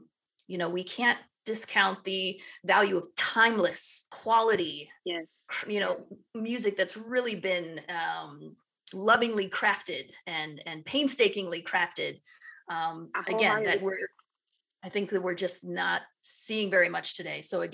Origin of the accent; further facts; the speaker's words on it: Detroit, Michigan, United States; I grew up in Detroit.